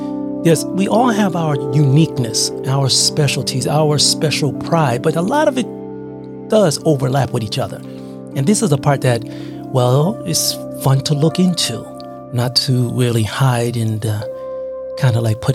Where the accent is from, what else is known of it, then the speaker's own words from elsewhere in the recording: Taipei, Taiwan Province, Taiwan; from Taipei, Taiwan.